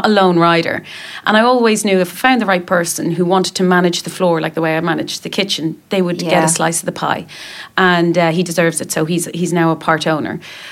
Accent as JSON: {"language": "English", "town": "Dublin", "region": "Leinster", "country": "Ireland", "tie": "born or raised there", "said": "And that was hard because we're in Dublin, in my hometown"}